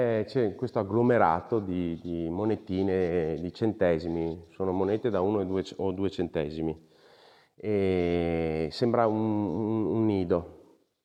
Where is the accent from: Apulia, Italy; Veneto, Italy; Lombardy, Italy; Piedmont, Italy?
Veneto, Italy; born there; io sono nato nella provincia di Padova, sono un veneto